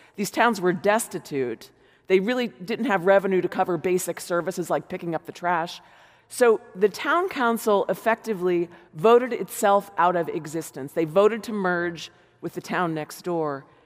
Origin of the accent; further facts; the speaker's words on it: Barnesboro, Pennsylvania, United States; moved away; this little coal mining town I grew up in Pennsylvania, Barnesboro, did the same thing.